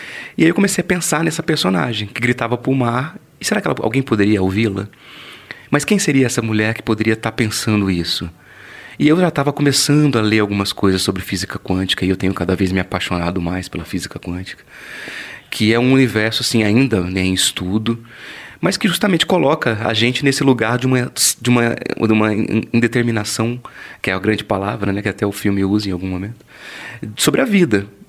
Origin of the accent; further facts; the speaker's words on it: São Paulo, Brazil; moved away as an adult; now in Natal, Brazil; Eu sou de São Paulo, né, mas me mudei há 2 anos e meio.